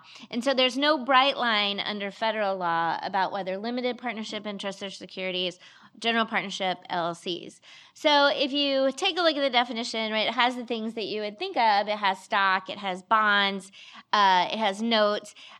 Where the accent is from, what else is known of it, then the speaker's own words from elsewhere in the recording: Lubbock, Texas, United States; I am a Texan. I am from Lubbock. And I went to school here and practiced law here.